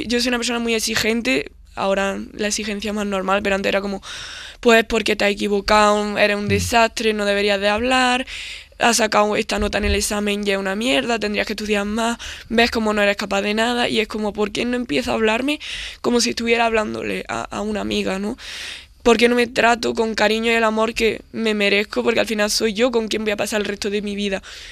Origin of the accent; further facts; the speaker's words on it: Armilla, Andalusia, Spain; soy de Armilla, en un pueblo, bueno, ciudad ya de Granada.